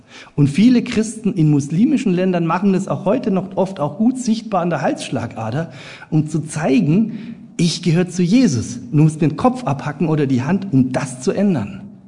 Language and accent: German; Bavaria, Germany; Mir als Franke ist es unglaublich schwer gefallen, auf das schöne Wort Allmächt zu verzichten, ja?